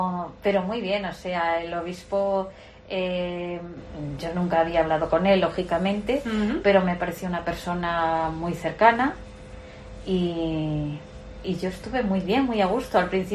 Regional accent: Toral de Merayo, Castile and León, Spain; Eso, soy de Toral de Merayo.

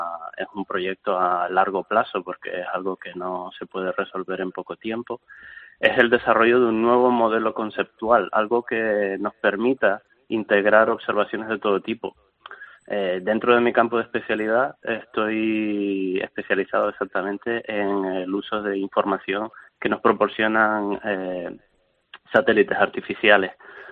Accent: Canary Islands, Spain; los volcanes como en Canarias es la seña de identidad de nuestra tierra.

